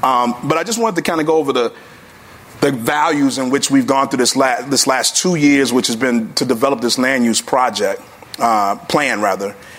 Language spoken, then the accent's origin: English; Chicago, Illinois, United States; I'm a Chicago boy. I'm a South Side. I'm a guest of Inglewood. I'm a grandson of Inglewood. But I'm from South Shore. Right? I lived all over this city.